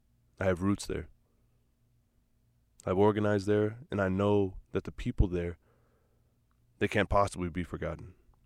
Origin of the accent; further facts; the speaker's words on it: San Bernardino, California, United States; As many of you know, I am from San Bernardino, California. But I have roots that are very strong on the Gulf Coast of Mississippi.